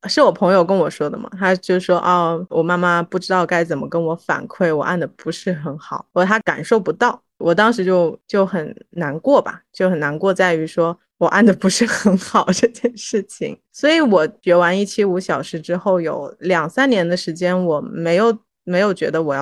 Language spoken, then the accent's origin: Chinese; Wuhan, Hubei, China; 我是武汉人嘛，武汉是最先开始的